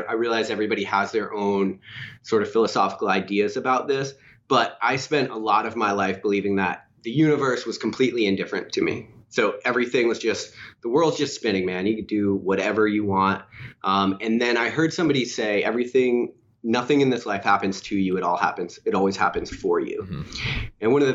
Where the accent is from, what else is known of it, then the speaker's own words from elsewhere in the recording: Maine, United States; He was from Mass, I'm from Maine. So we would see each other's family on Christmas.